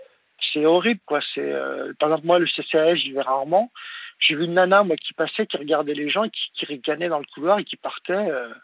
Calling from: Grande-Synthe, Hauts-de-France, France; Je suis près de Dunkerque, sur Grande-Synthe, dans le nord de la France.

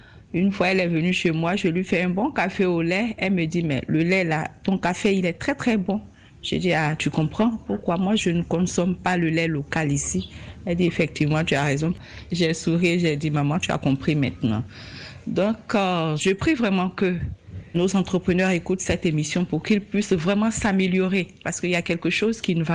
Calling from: Côte d’Ivoire; Ici, en Côte d'Ivoire

